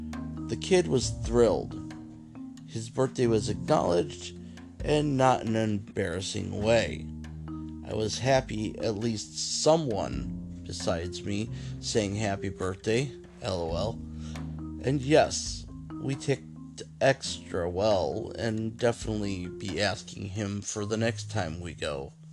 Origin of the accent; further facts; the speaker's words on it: United States; Well, we're American poor, so we rarely went out to eat.